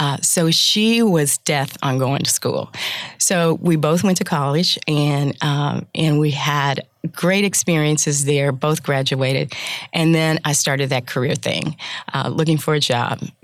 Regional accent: Indiana, United States; So I grew up in Indiana, which was a great place to be.

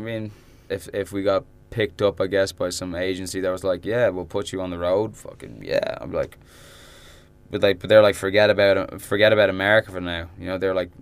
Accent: Ireland; I think a lot of people have taken a liking to the fact that we're Irish.

